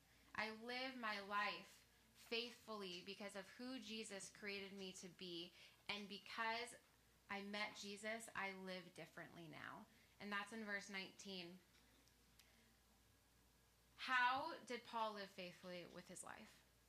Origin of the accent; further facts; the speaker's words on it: Arizona, United States; Kelly had dated a friend that I grew up with in Arizona.